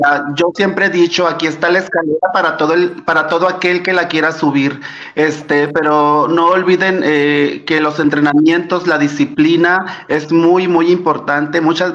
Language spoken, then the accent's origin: Spanish; Mexico; De verdad, definitivamente, amo México, amo ser mexicano, soy orgullosamente mexicano.